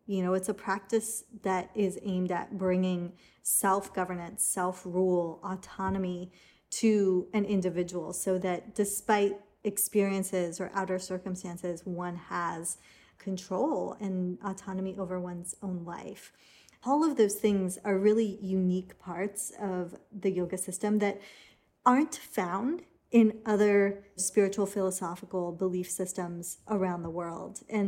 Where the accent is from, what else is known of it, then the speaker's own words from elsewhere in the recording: England, United Kingdom; born there; I was born in England and came into a world that didn't want me to exist because my mother is British, my father is Indian.